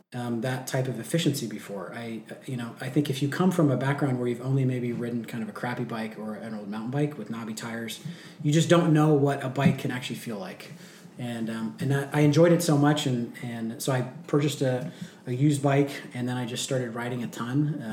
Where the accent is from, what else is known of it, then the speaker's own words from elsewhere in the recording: California, United States; now in Sacramento, United States; I grew up in the Napa Valley. We moved to Loma Linda for a year.